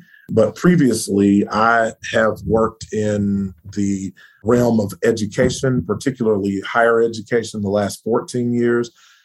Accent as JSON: {"language": "English", "town": "Spartanburg", "region": "South Carolina", "country": "United States", "tie": "born or raised there", "also_born_or_lived": "Detroit, Michigan / Greenville", "said": "I always like to say I grew up physically in Spartanburg, was born in Detroit, Michigan, but grew up in Spartanburg, where both sides of my family hail from, Spartanburg County."}